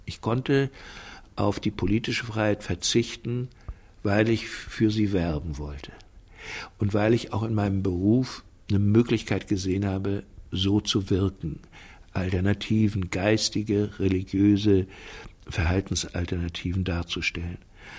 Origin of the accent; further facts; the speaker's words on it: Baltic coast, Germany; Und ich hing auch irgendwie an meiner Heimat an der Ostsee da oben.